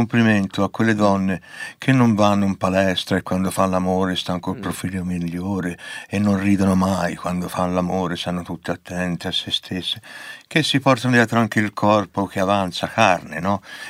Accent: Livorno, Tuscany, Italy; perché lui è pisano, io sono livornese

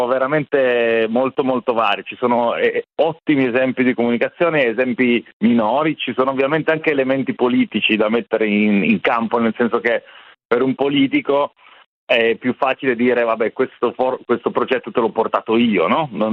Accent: Pinerolo, Piedmont, Italy; io sono di Pinerolo

